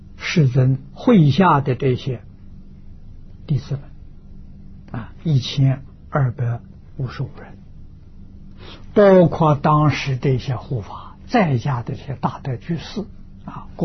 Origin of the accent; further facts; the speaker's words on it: China; 那么在我们中国人记载，今年是3034年啊！